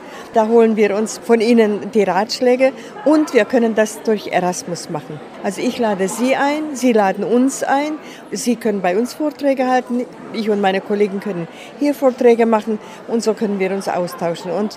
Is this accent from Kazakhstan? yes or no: no; Budapest, Hungary; Ich komme aus Budapest